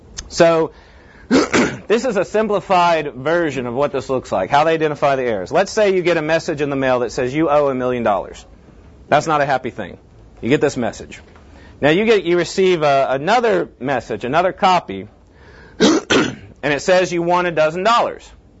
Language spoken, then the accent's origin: English; Tennessee, United States; I'm from West Tennessee. It's worse.